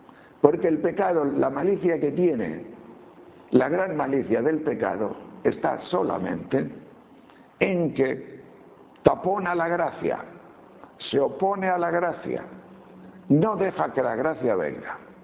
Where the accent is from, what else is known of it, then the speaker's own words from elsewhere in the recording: León, Castile and León, Spain; yo soy de León, de tierra de vacas.